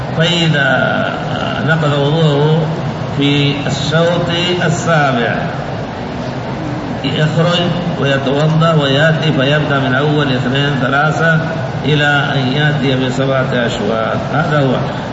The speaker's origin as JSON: {"language": "Arabic", "country": "Egypt", "said": "أنا من مصر وحضر إلى سعودية، أنا حضر أو حضر زيارة أو حضرت زيارة زيارة عائلية"}